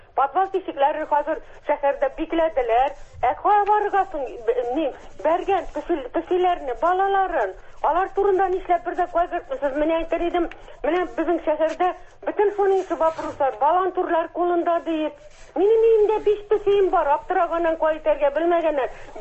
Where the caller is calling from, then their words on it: Naberezhnye Chelny, Tatarstan, Russia; Мин Чалыдан шалдыратам